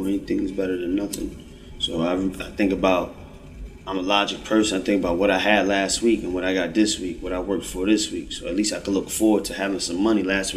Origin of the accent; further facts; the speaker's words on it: Newburgh, New York, United States; You know, where I'm from Orange County, Newburgh, New York. We don't have this type of help that they have up here.